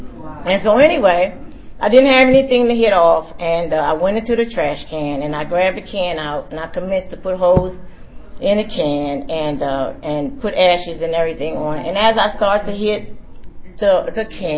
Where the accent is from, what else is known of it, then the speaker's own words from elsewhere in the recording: Maryland, United States; I'm from Central Maryland area.